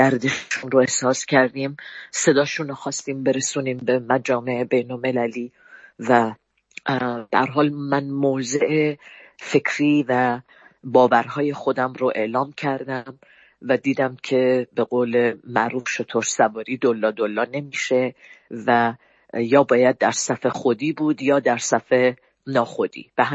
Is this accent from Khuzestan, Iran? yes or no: no; Kermanshah, Iran; also born or lived in Sanandaj; من زاده سنندج هستم ایران و در سن 10 سالگی به کرمانشاه مهاجرت کردم.